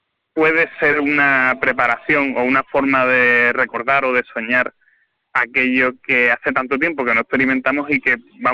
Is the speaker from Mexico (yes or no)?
no; Sanlúcar de Barrameda, Andalusia, Spain; now in Seville, Spain; Efectivamente soy sevillano, pero soy sevillano de adopción. Es decir, ahora mismo en el carnet consta así, pero soy de Sanlúcar de Barrameda